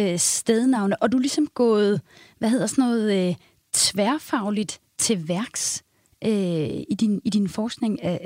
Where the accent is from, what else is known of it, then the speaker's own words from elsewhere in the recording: Vanløse, Capital Region of Denmark, Denmark; now in Vejle, Denmark; Især efter jeg flyttede fra København, altså en forstad til København, nemlig Vanløse, til Vejle, nærmere bestemt Søndermarken.